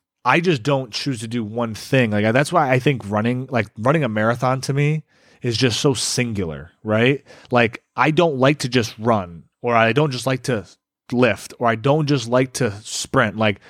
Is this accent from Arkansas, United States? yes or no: no; Michigan, United States; Like, listen, we're from Michigan. No one is out being like, hey, brother, let's get together and run.